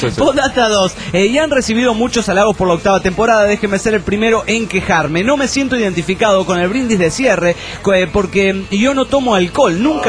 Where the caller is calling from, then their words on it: Jacksonville, Florida, United States; de Jacksonville, Florida.